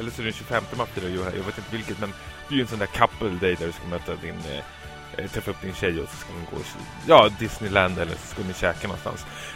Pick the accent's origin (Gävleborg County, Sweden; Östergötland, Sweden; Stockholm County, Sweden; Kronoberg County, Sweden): Stockholm County, Sweden; Stockholm; Jag kom från Sverige. Var ifrån Sverige? Stockholm